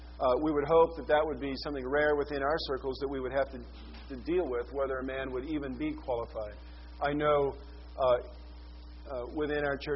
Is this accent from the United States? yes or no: yes; the West, United States; You laugh. I'm from the West. There's something like 30,000 polygamists in southern Utah.